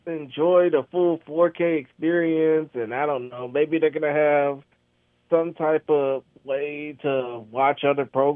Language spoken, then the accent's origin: English; Texas, United States; especially for me being a Texan.